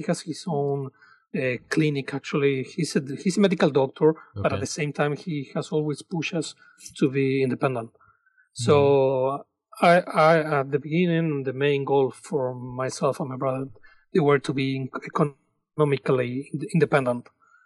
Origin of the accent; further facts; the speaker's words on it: Salta, Argentina; moved away as an adult; I was born in Salta, Argentina. Mm-hmm. I did my high school over there. And then I came to play soccer, actually, into the States.